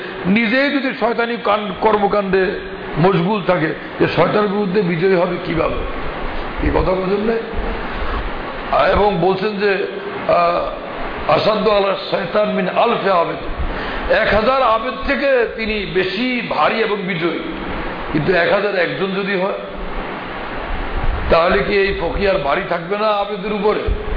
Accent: Barisal, Barisal Division, Bangladesh; আমি গ্রাম দেশ থেকে আসছি বরিশাল মাহমুদিয়া

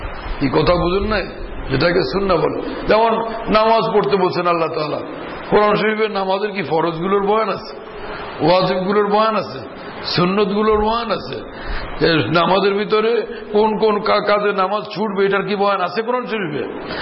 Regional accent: Bhola, Barisal Division, Bangladesh; আমার বাড়ি বোলা

